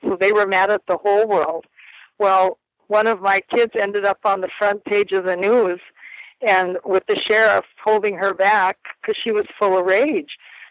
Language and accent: English; Standing Rock, United States; I said, I grew up here at Standing Rock, and I said, my grandfather taught me well the Word of God.